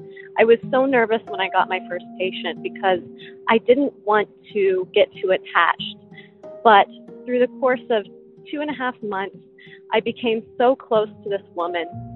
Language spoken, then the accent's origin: English; Los Angeles, California, United States; from Los Angeles.